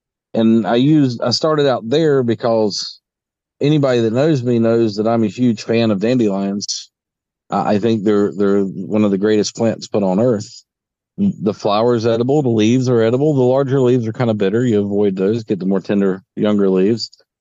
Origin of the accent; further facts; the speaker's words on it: North Carolina, United States; So I'm from North Carolina. Up in North Carolina, kudzu is the damned weed.